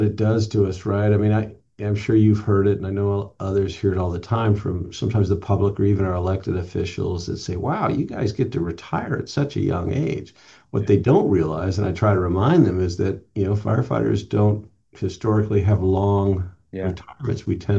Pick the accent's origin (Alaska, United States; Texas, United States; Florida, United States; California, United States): California, United States; Altadena; I grew up in Southern California, I was raised in Altadena.